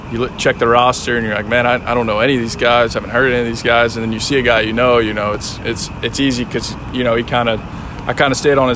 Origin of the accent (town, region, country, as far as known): Florida, United States